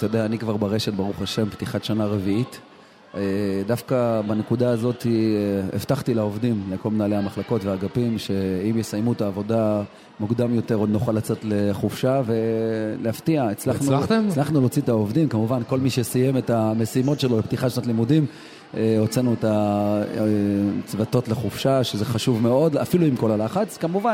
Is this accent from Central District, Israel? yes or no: no; Jerusalem, Jerusalem District, Israel; אני ירושלמי, גדלתי במנהרה הזאת, עברתי שם מאז שאני ילד קטן.